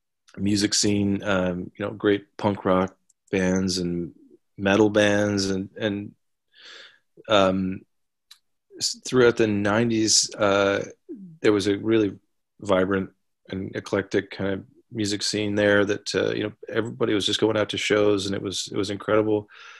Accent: London, Ontario, Canada; I grew up in London, Ontario, and London is kind of a sort of like an old money, like relatively conservative town. I mean, it's like the insurance capital of Canada

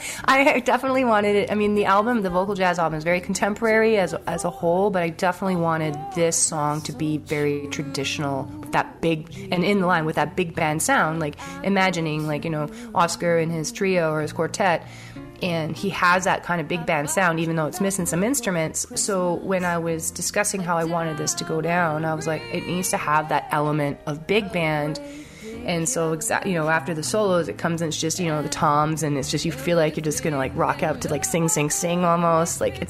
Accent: Alberta, Canada; And seeing how I'm from Alberta, I was like, oh my gosh, I definitely need to write a song about this Canadian awesome connection.

